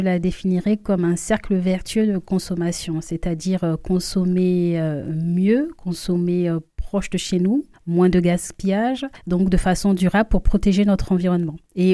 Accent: Chad; now in Toulouse, France; je suis née ici, mais j'ai grandi au Tchad, et je suis ensuite revenue. Je suis désormais toulousaine

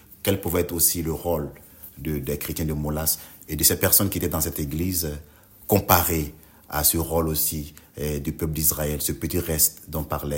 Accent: Côte d’Ivoire; Je suis de la Côte d'Ivoire

